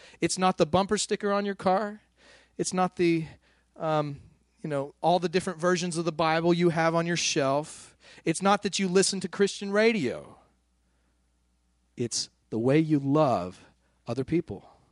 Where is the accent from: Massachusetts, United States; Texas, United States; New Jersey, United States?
Texas, United States; Midland; I grew up in Midland, Texas.